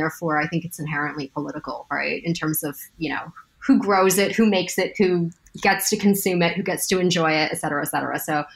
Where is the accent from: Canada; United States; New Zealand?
Canada; you know, for me being Canadian, I'm really attuned to how